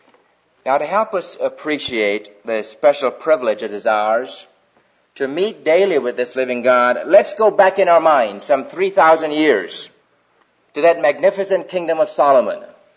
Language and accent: English; Kingston, Jamaica; I was working with the Leighton Ford Crusade in Kingston, Jamaica, in his Jamaica Crusade down there. And that being my hometown